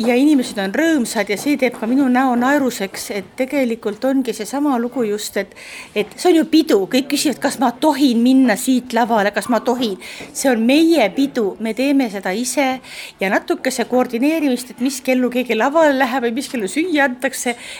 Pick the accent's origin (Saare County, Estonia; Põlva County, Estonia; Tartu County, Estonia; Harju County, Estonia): Saare County, Estonia; ma olen eestlane, ma olen saarlane